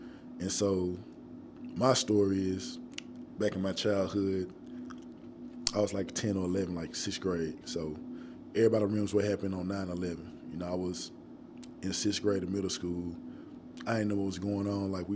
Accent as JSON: {"language": "English", "town": "Memphis", "region": "Tennessee", "country": "United States", "tie": "born or raised there", "said": "Like we grew up in South Memphis. Now that's a big neighborhood out there."}